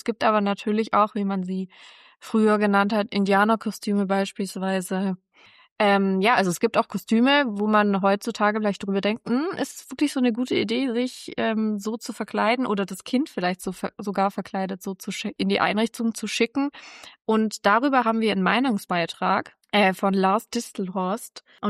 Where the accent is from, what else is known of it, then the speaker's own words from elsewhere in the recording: Southern Germany, Germany; Aber wir kommen ja beide aus Süddeutschland, deswegen kennen wir es natürlich.